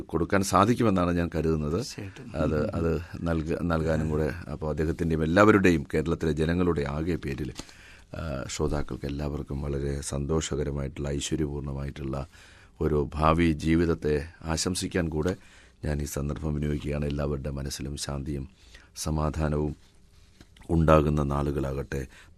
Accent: Kochuveli, Kerala, India; ഞാൻ ജനിച്ചത് തന്നെ കൊച്ചുവേളി പള്ളിക്ക് സമീപമുള്ള ഒരു വീട്ടിലാണ്. പള്ളിയിൽ നിന്നും ഒരു വിളിപ്പാടകലെ ഉള്ള മത്സ്യത്തൊഴിലാളി ഗ്രാമത്തിലാണ് ഞാൻ ജനിച്ചത്. ഞാൻ വളർന്നതെല്ലാം പള്ളിയുമായിട്ട് ബന്ധപ്പെട്ടാണ് വളർന്നത്.

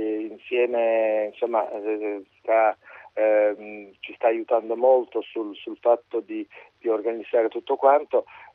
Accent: Turkey; Italian is a second language; now in Italy; io sono 37 anni che vivo in Italia, insomma il mio paese, cioè sono

